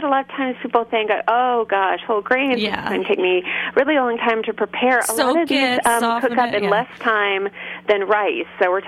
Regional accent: Berkeley, California, United States; I grew up in Berkeley, California

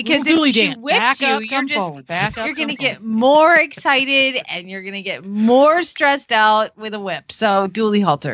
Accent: Phoenix, Arizona, United States; from Phoenix, Arizona

